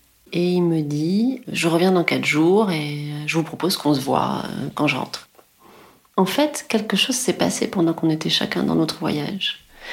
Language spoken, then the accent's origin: French; France; comme je suis française